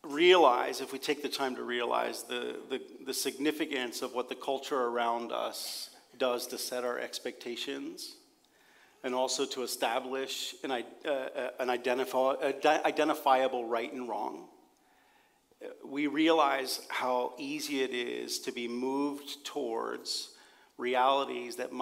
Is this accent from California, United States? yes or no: no; Pennsylvania, United States; So I'll give you a little bit of an understanding of how I grew up. And so, like, I grew up in Pennsylvania, and so the majority of my friends were getting married.